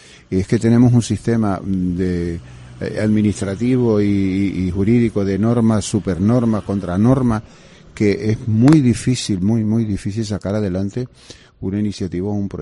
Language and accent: Spanish; Canary Islands, Spain; ya sabes cómo somos los canarios